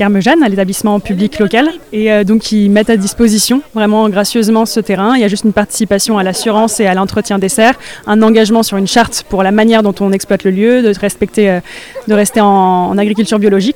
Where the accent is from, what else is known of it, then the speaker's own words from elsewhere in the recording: Île-de-France, France; Je suis nouvelle dans le département, je viens de région parisienne, j'ai une formation agronome et je suis installée depuis un an ici